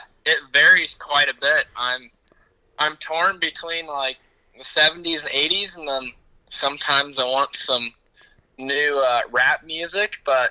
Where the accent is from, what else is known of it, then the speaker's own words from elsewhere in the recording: Iowa, United States; I'm from, I've been saying northwestern Iowa, but people around here have told me it's more of a western Iowa than a northwestern Iowa. I'm not quite up in, like, Orange City.